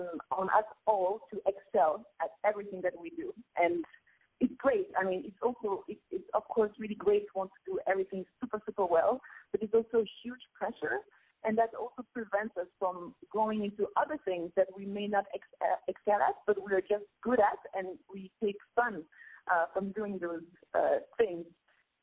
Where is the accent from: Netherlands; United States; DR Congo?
DR Congo; first language Lingala; English is a second language; So I speak Lingala, which is my mother tongue from Congo.